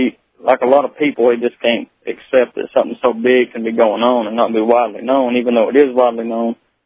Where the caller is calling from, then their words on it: Kentucky, United States; Kentucky.